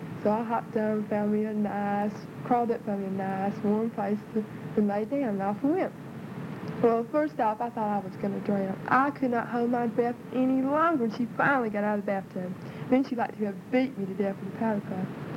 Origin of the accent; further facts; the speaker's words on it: Florida, United States; born there; I was born on June 26, 1958 in Central Florida.